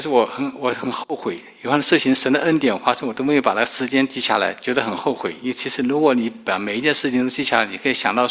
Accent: Taiwan; moved away as an adult; now in United States; 那我来美国是本来是申请移民，但是呢正好碰到中美断交，那时候台湾我是台湾来的，所以呢移民名额马上受阻，那我申请留学来的。

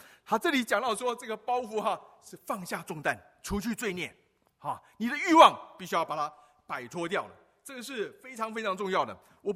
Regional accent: Taiwan; 我们因为我们在台湾长大

